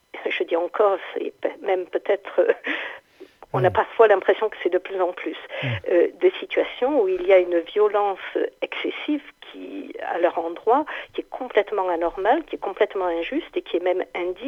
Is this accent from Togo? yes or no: no; France; mais quelle est notre posture en tant que Français et en tant que pays face à ces difficultés